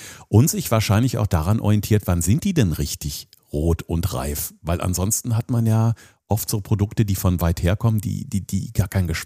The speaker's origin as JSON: {"language": "German", "region": "North Rhine-Westphalia", "country": "Germany", "tie": "born or raised there", "said": "Ich bin selbst ein Kind vom Niederrhein"}